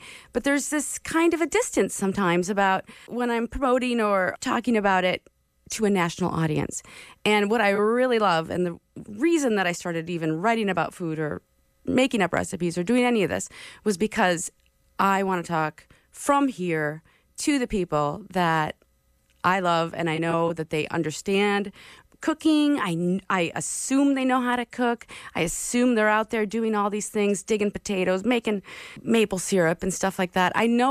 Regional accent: Park Rapids, Minnesota, United States; Yes, I live in Park Rapids. I was raised in Park Rapids. I moved away for, 10 years, which feels like, a hot minute, and moved back in 2009, and I've been here ever since.

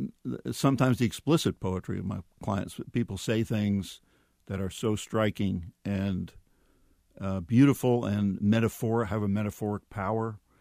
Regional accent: Brooklyn, New York, United States; Here I am from Brooklyn, Jewish neighborhood in Brooklyn, and I'm in a little part Catholic, part Protestant, farming area in Ohio.

